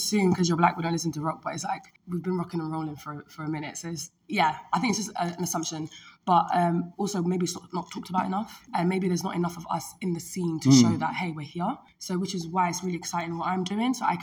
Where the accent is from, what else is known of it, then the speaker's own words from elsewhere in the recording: United Kingdom; Being British, we just do what we want.